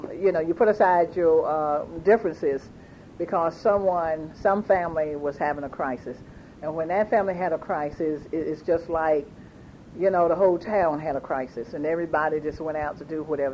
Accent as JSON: {"language": "English", "town": "Carver", "country": "United States", "tie": "born or raised there", "said": "I grew up in Carver, and I think I stayed until I was about probably 11 years old. And but there was no difference between Chapel Hill and Carver."}